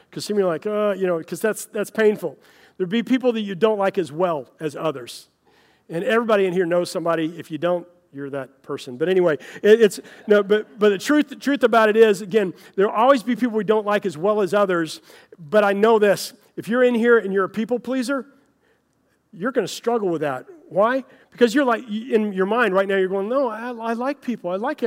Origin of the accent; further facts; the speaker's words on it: Florida, United States; my wife and I grew up in Florida, but I was in Texas in seminary.